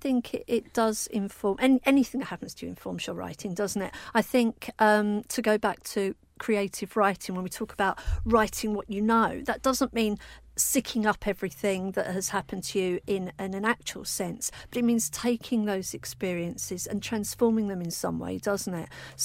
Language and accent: English; Basildon, East of England, United Kingdom; I grew up in Basildon, which is a new town, and at that time it's exclusively working class.